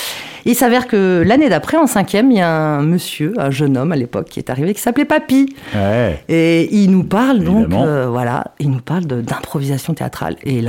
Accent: Trappes, Île-de-France, France; also born or lived in Versailles; Et j'ai grandi à Trappe. Mes 20 premières années, je les ai passées à Trappe. Une pure trappiste.

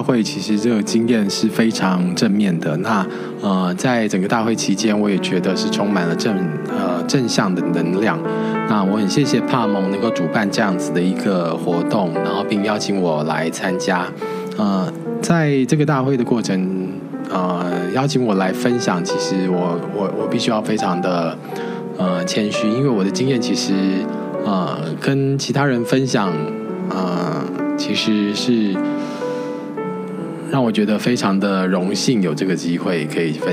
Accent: Toronto, Ontario, Canada; 然后我来自加拿大多伦多，

